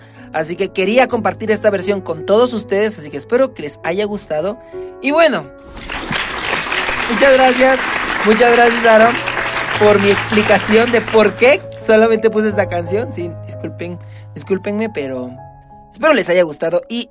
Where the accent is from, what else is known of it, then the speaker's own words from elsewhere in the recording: Veracruz, Mexico; de Veracruz, de donde yo soy, y pues es playita, y allá sí es calorcito